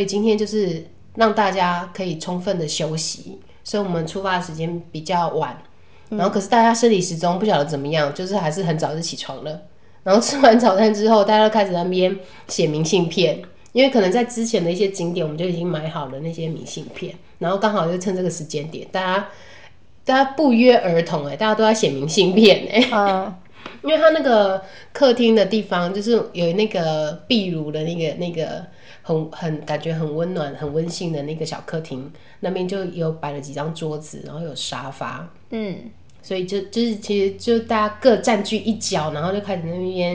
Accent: Taiwan; 告诉他们说我们来自台湾，台湾在这里

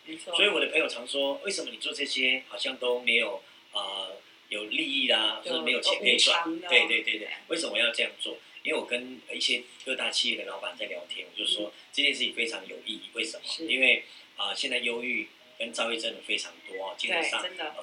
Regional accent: Taiwan

